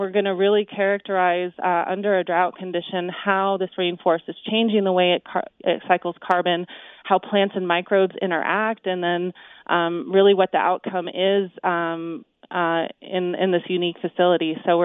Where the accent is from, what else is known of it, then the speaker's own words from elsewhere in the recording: Oregon, United States; I'm from Oregon, and I'm actually from a family of foresters